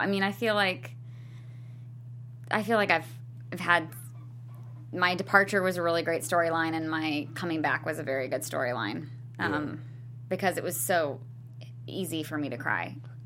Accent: Virginia, United States; Maybe not in the summer though, because I'm from Virginia

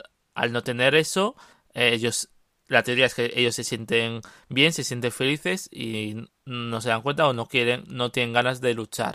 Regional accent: Castile and León, Spain; Y yo, como buen castellano y leonés, odio lo intensito.

